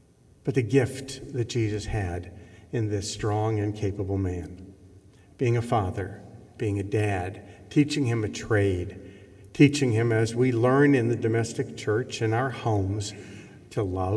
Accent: Ireland; But that's because I'm Irish.

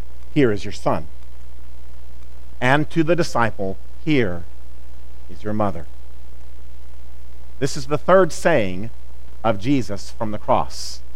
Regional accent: Columbia, Missouri, United States; We grew up in Columbia, Missouri. That's where Mom still lived at the time.

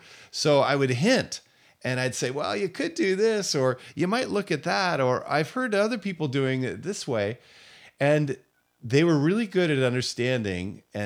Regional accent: Seattle, Washington, United States; moved away as an adult; also born or lived in Japan / Indonesia; I lived in Asia for 20 years. I'm from Seattle area originally, but moved to Japan in 1991, worked as a missionary there for 10 years doing church planting, had a family there.

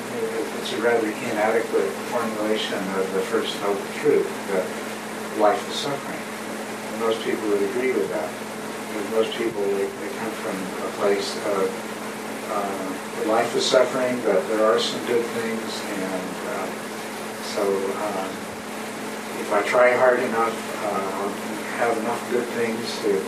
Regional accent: the South, United States; living in the South, growing up in the South, and then having a civil rights movement arise

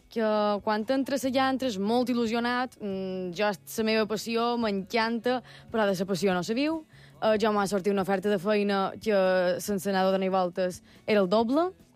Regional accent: Manacor, Balearic Islands, Spain; De Manacor, crec que se nota.

